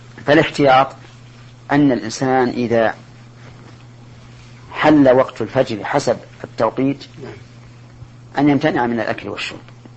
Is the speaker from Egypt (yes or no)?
no; Saudi Arabia; لكن عندنا في السعودية جاء جزاهم الله خيرا